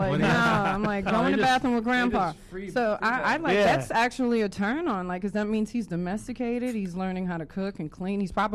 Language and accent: English; New York, United States; And even then, I'm from New York.